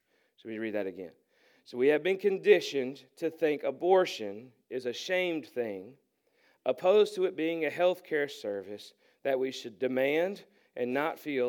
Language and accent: English; North Carolina, United States; I'm from Warren County, that ought to cover it.